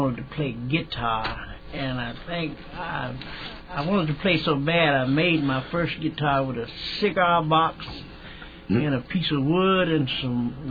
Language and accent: English; Boley, Oklahoma, United States; No, I'm from a small town, Boley, Oklahoma.